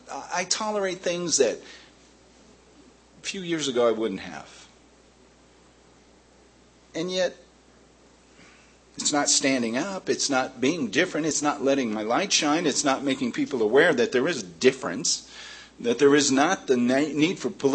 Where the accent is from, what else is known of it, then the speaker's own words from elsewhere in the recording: United States; But I can tell you, as an American, I wasn't happy with that.